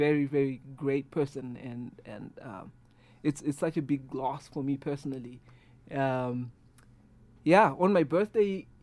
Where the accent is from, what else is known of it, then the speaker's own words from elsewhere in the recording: Harare, Zimbabwe; now in Colorado, United States; Born and bred in Zimbabwe, yes. Harare.